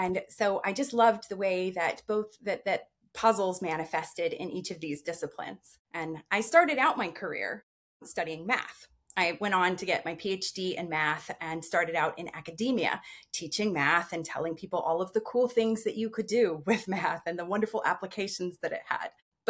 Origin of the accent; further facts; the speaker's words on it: Washington, United States; also born or lived in Pennsylvania; I grew up in Washington State, but then after graduate school, I moved to Pennsylvania, and I spent 15 years in Pennsylvania before moving back to Seattle